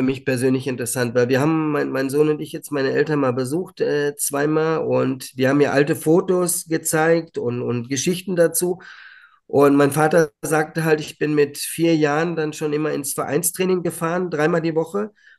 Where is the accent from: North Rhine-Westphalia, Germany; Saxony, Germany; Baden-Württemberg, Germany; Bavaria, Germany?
North Rhine-Westphalia, Germany; Hamm; born there; Stella Bengtsson in Hamm spielte damals in meiner Geburtsstadt.